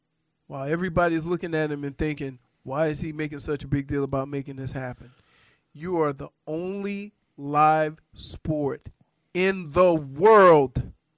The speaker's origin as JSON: {"language": "English", "town": "New Orleans", "region": "Louisiana", "country": "United States", "tie": "born or raised there", "said": "growing up in New Orleans, and I'm more than sure I'm older than Dan, the Saints never had a winning record until I went to college."}